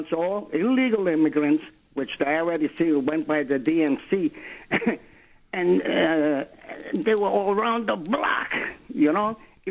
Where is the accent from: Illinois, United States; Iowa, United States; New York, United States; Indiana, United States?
New York, United States; New York City; Hi, I'm from the Bronx.